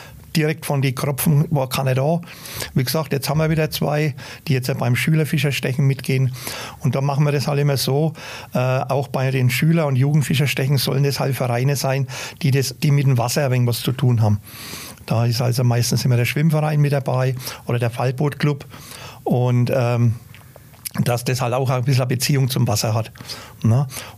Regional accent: Bavaria, Germany; Wir sind als Kinder sind wir halt in der Regnitz groß geworden.

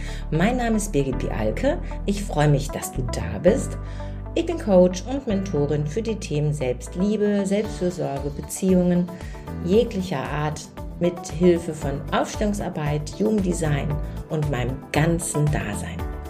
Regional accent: Dortmund, North Rhine-Westphalia, Germany; born there; Ich bin ein Kind der 60er, also ich bin 1964 in Dortmund geboren als erstgeborene Tochter meiner Eltern

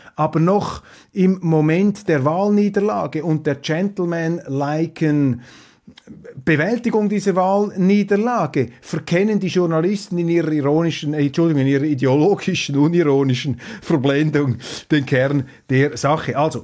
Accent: Switzerland; Und ich versuche da natürlich das Positive auch herauszupicken als Schweizer.

